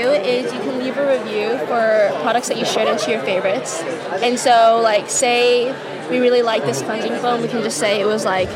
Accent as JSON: {"language": "English", "region": "California", "country": "United States", "said": "I'm a junior in FOHO. I study history of science. I'm from the Bay Area."}